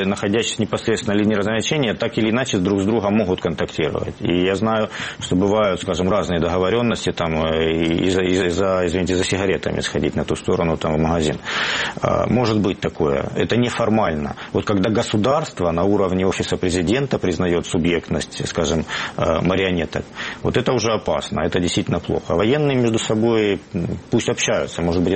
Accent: Donbas, Ukraine; потому что я с Донбасса, я хочу туда вернуться.

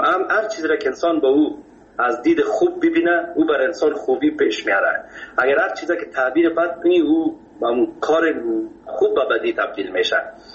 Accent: Kabul, Afghanistan; در فامیل که ما بزرگ شدیم، ما از مردم خود کابل هستیم، از شهر کنه کابل.

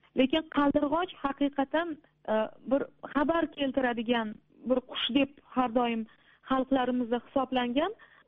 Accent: Samarkand, Samarqand Region, Uzbekistan; Lekin meni tug'ilib o'sgan joyim O'zbekiston, Samarqand.

